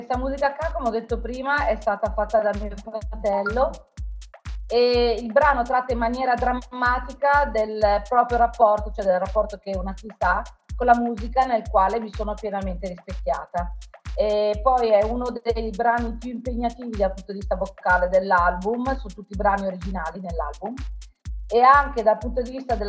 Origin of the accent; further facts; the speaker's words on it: Milan, Lombardy, Italy; now in Province of Bergamo, Italy; io sono nata e cresciuta a Milano e adesso vivo in provincia di Bergamo